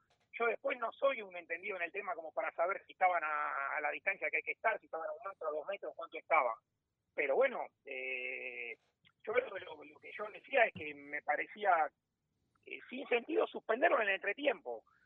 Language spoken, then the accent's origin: Spanish; Argentina; yo por ahí como argentino, la ironía a veces no se entiende